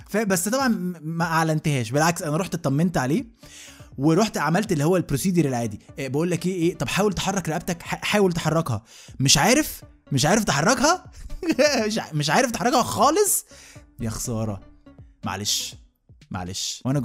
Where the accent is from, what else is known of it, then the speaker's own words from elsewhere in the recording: Egypt; احنا كمصريين متربيين يعني غرست البقاء دي جوانا